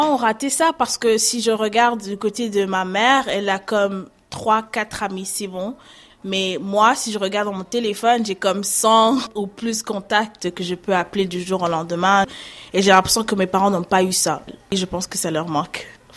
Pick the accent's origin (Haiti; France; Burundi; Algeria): Burundi; now in United States; quand même je viens du Burundi et je sais ce que c'est de ne pas consommer tout le temps.